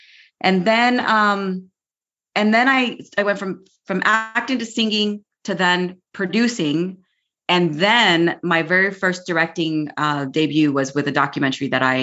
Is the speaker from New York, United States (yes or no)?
no; Chicago, Illinois, United States; I'm from Chicago, born and raised, went to high school in Chicago, grammar school, the whole thing.